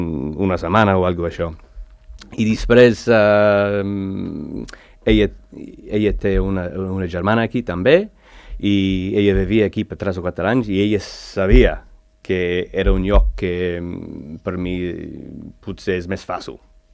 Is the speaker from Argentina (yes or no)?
no; Australia; moved away as an adult; now in Spain; jo vivia a un poble, ciutat-poble, com amb 50.000 persones, això, a Austràlia